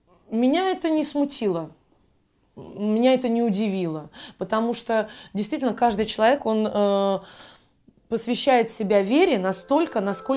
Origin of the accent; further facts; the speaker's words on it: Saint Petersburg, Russia; now in Moscow, Russia; Поскольку я приехала из Санкт-Петербурга, и мне негде здесь было жить